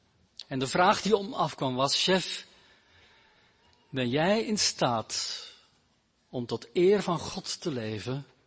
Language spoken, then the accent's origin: Dutch; Belgium; Ik kom uit België, dat is een katholiek land.